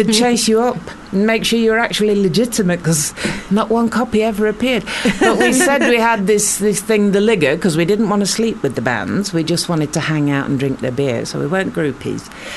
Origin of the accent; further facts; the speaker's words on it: Preston, North West England, United Kingdom; accent: Canadian; also born or lived in Canada; I ended up with this accent because I had to go and live in Preston in Lancashire. And I got my Canadian accent literally beaten out of me, as you do.